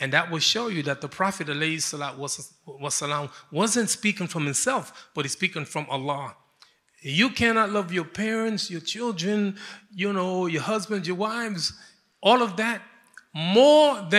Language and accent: English; United States; I could say, أَنَا أَمْرِكِيٌ, I'm American, like you American.